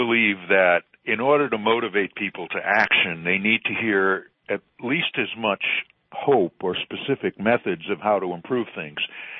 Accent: Berkeley, California, United States; There's a researcher in my hometown in Berkeley and the university.

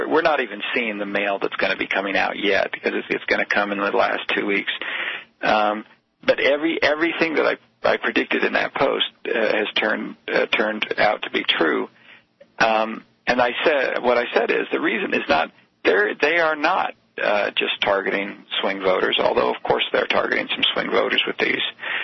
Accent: Nebraska, United States; I'm a Midwesterner, too, Nebraska.

